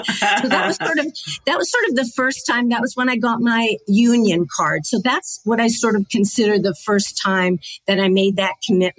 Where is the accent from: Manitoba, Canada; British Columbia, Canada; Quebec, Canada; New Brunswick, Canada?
Manitoba, Canada; MTC, my hometown in Manitoba, they picked it up.